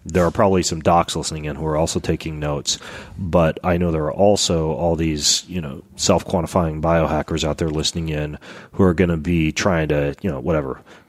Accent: United States; accent: Rocky Mountain; Well, I've progressed from my Rocky Mountain accent to more of a French flair

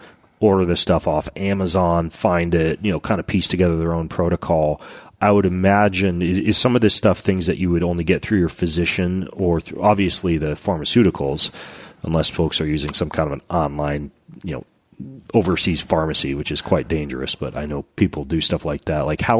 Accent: United States; accent: Rocky Mountain; Well, I've progressed from my Rocky Mountain accent to more of a French flair

